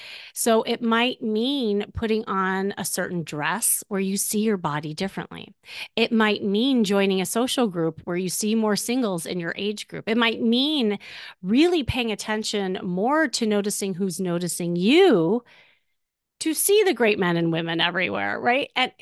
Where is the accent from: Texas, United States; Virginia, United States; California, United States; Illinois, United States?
Illinois, United States; Chicago; And we're both from Chicago.